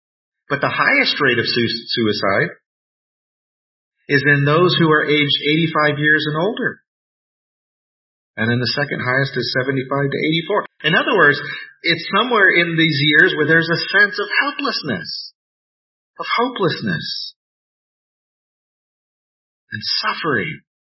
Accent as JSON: {"language": "English", "town": "Houston", "region": "Texas", "country": "United States", "tie": "born or raised there", "said": "And one thing growing up in Houston teaches you is that the livestock show and rodeo is huge."}